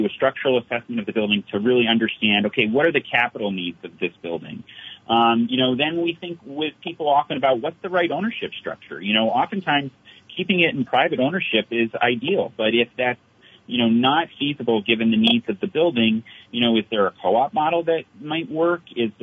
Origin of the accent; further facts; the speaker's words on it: Sutton, Vermont, United States; When I was a kid, growing up in Sutton, West Burke had probably four general stores